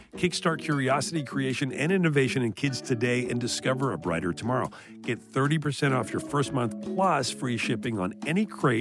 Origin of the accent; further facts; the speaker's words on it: Canada; I'm Canadian, but also very fairly, I guess, waspy background.